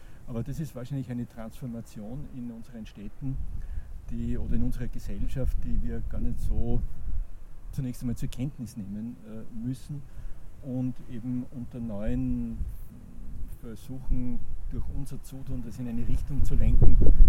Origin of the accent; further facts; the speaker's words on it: Waidhofen an der Ybbs, Lower Austria, Austria; in meiner Heimatstadt Weidhofen an der Ybbs